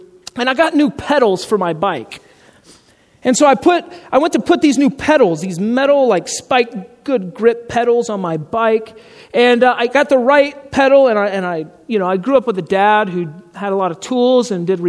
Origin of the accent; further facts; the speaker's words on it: Georgia, United States; It's Georgia. I grew up in Georgia. It's hot.